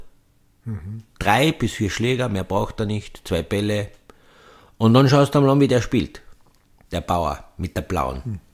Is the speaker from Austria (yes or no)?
yes; Austria